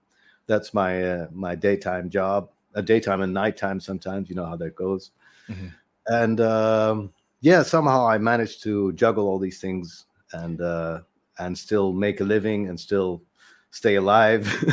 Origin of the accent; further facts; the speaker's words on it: Netherlands; I'm Palestinian, born and raised in the Netherlands, and that's why I have, you know, I'm very much in touch with Western culture, even though I'm also very, very much in touch with Palestinian culture.